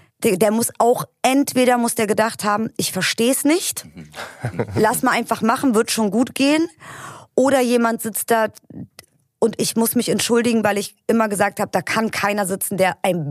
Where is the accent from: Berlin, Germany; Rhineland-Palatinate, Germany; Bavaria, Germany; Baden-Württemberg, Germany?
Berlin, Germany; ich komme ja auch aus Berlin-Kreuzberg, ich bin da aufgewachsen